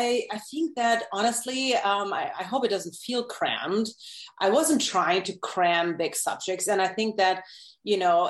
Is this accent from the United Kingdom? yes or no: no; Germany; now in United States; Obviously I'm from a different world. I'm from Germany, small town as well. And I think I was kind of interested living in America.